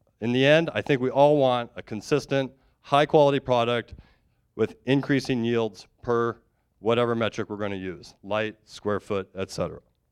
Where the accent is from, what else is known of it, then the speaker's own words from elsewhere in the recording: Iowa, United States; I'm born and raised in Iowa. It's a good place to grow up and be from.